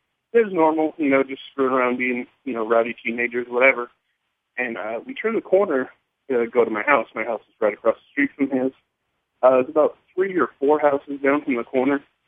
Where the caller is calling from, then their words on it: California, United States; I'm calling from California.